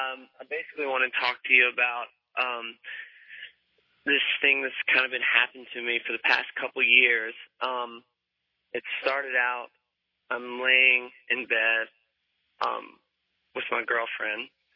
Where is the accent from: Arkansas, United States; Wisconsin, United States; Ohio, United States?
Arkansas, United States; I'm from Arkansas